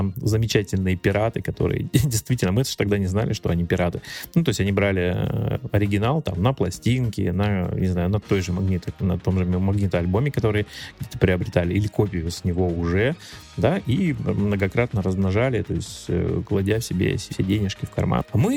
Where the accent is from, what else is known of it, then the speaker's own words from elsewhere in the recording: Primorsky Krai, Russia; в провинции, я там из Приморского края родом